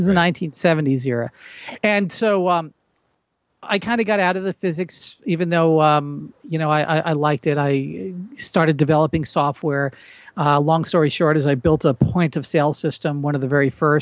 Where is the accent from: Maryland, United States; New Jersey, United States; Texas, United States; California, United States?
New Jersey, United States; I grew up near Princeton, New Jersey, and I spent a whole lot of time around Princeton at the university and at the Institute of Advanced Study.